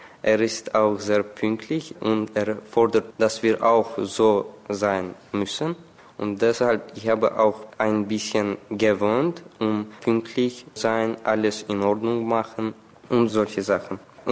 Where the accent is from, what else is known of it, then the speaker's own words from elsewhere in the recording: Baku, Azerbaijan; German is a second language; Ich komme aus Aserbaidschan, aus Baku. Ich bin im Jahr 1997 geboren.